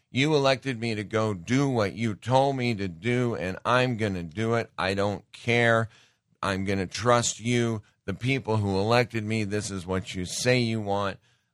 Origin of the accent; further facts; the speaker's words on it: Great Falls, Montana, United States; Because Donald Trump spoke in my hometown of Great Falls, Montana.